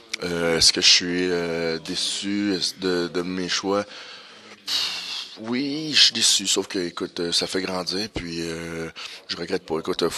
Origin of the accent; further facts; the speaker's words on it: Haiti; Moi, je suis haïtien.